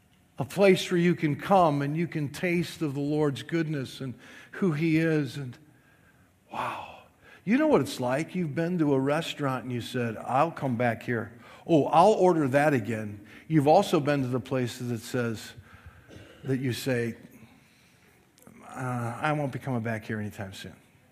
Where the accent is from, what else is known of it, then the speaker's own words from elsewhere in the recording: Wisconsin, United States; I mean, I grew up in Wisconsin. Meat and potatoes. Meatloaf.